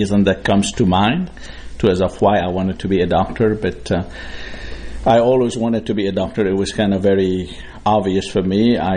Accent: Beirut, Beirut Governorate, Lebanon; Well, I grew up in Beirut, Lebanon. I'm a pure product of the Civil War.

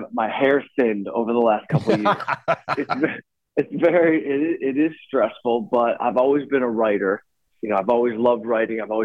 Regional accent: Detroit, Michigan, United States; shooting a movie in my hometown, because I'm from Detroit.

